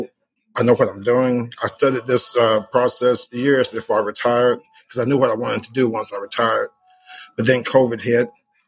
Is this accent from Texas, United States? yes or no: no; Oklahoma City, Oklahoma, United States; I'm from Oklahoma City. I am 62 years old.